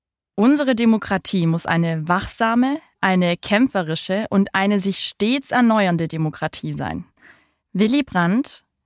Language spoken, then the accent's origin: German; Sigmaringen, Baden-Württemberg, Germany; 2016, Sigmaring, meine Heimatstadt im Ländle.